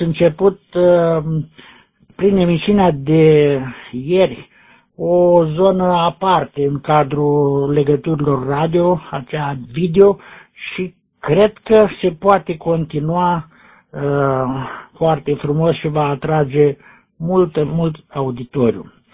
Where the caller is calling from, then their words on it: Piatra Neamț, Neamț County, Romania; de la Piatra Neamț